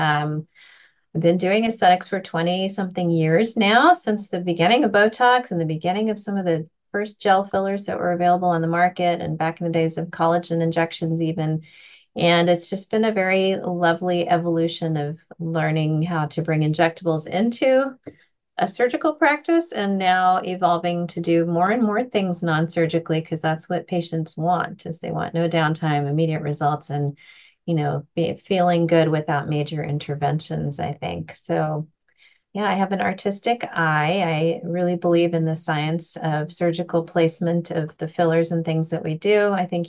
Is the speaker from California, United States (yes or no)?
yes; Los Angeles, California, United States; I'm from Los Angeles, California, and I trained here at UCLA.